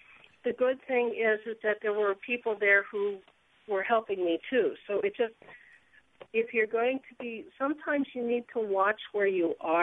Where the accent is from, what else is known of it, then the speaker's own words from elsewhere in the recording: Cedar Rapids, Iowa, United States; Basically, I grew up in the Cedar Rapids, Marion area, but some friends wanted to try to get a business going, so I went down to Marietta, Georgia.